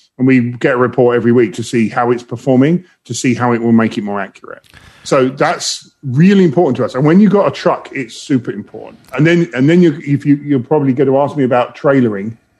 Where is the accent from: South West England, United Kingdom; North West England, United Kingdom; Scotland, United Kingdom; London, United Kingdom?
London, United Kingdom; moved away as an adult; now in Detroit, United States; you may have noticed I'm from London originally